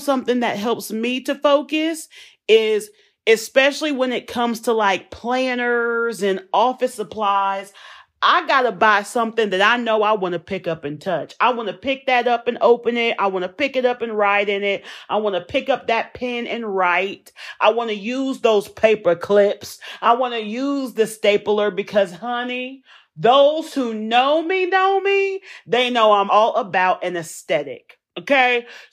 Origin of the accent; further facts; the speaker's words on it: the South, United States; accent: Southern; Ooh, my Southern accent came out.